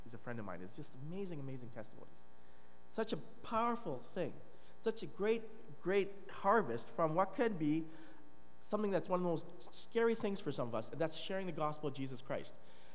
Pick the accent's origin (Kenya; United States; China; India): India; Kolkata, West Bengal; born there; I was born in Calcutta.